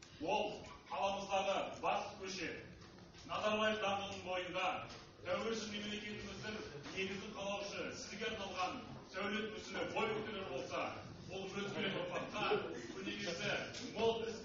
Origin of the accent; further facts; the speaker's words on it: Almaty, Kazakhstan; Мен өзіміз тәуелсіздігіміздің тұсауын кескен Алматы қаласының тумасымын. … жасым 24-те.